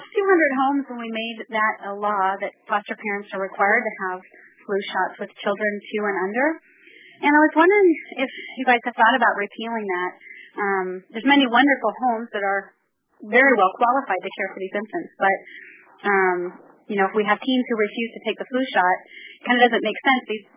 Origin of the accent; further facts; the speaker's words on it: Olympia, Washington, United States; I'm from Olympia, Washington.